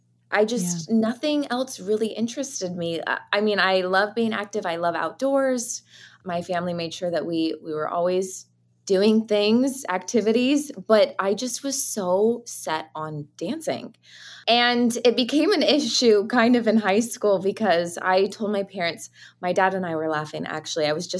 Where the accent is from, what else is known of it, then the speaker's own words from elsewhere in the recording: Utah, United States; But regardless of that, I had the best childhood growing up in Utah as well. When I think of Utah, I just think of the four seasons that you enjoy and get to live in.